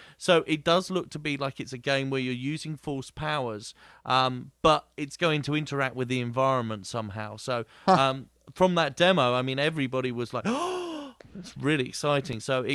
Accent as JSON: {"language": "English", "country": "United Kingdom", "said": "I mean, a lot of people find this unusual, but as a Brit, I absolutely love G.I. Joe."}